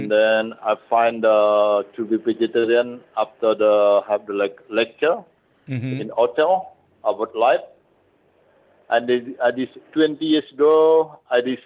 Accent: Bali, Indonesia; English is a second language; Tabanan Regency, around like 1 hour from San Noro.

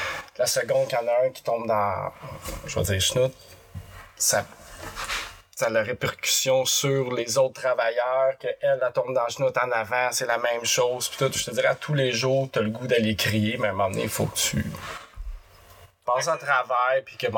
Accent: Quebec, Canada; toujours dans le même coin à Repentigny, vu que je viens de la Nourdière. Fait que j'ai toujours resté dans ce coin-là. Déménagé à Montréal. De Montréal, je me suis séparé, revenu à l'Assomption

